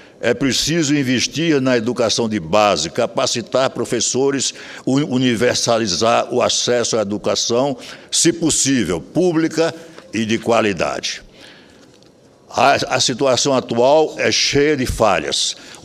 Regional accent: Feira de Santana, Bahia, Brazil; Entrei na política como vereador na minha cidade natal, Feira de Santana, Bahia.

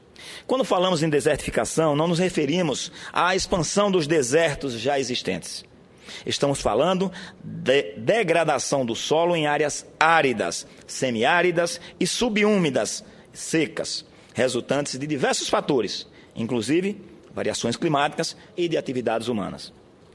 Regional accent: Northeast Region, Brazil; como nordestino e representante do estado de Sergipe nesta casa.

